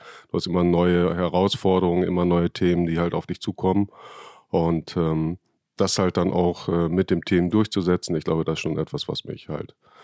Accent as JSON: {"language": "German", "region": "North Rhine-Westphalia", "country": "Germany", "said": "Und es ist OWL und es ist MIN und es ist da, wo ich herkomme."}